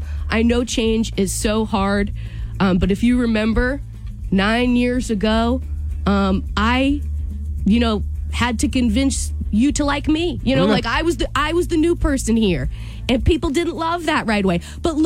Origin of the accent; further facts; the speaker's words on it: Boston, Massachusetts, United States; you know I am from Massachusetts. I am from the Boston area.